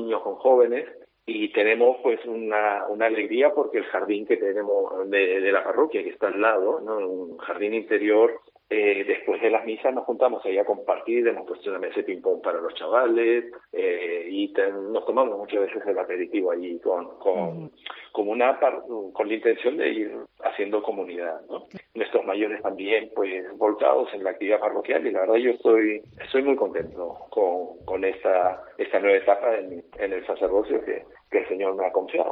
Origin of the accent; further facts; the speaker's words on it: Lima, Peru; yo soy natural de Lima.